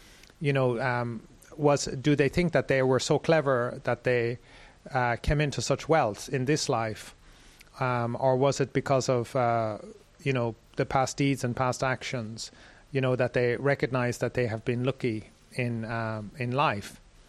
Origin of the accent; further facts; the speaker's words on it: Ireland; now in Sri Lanka; I had a similar situation with my home country in Ireland